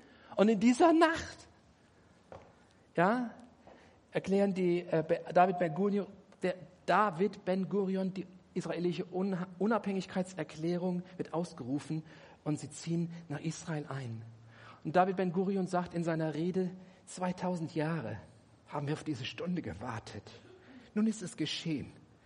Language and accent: German; Germany; Ist nicht ganz einfach, weil ich das als Deutscher sage.